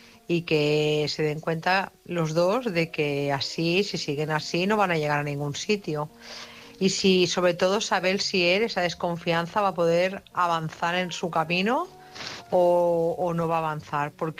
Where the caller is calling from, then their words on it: Barcelona, Catalonia, Spain; de Barcelona, corresponsal desde Barcelona.